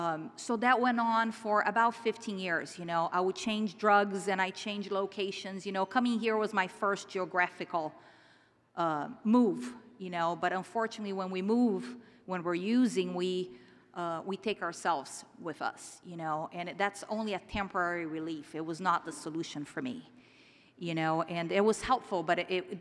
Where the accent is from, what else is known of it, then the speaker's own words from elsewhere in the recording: Brazil; English is a second language; So you know, like, I'm originally from Brazil. You're going to hear my accent.